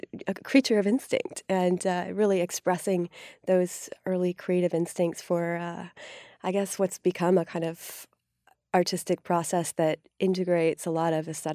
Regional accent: Denver, Colorado, United States; also born or lived in Ithaca / Iowa; Well, I was born in Ithaca and then spent most of my childhood in Denver and in the Midwest in Iowa.

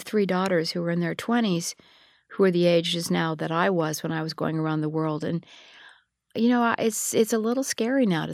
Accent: United States; especially being an American and maybe even being a woman.

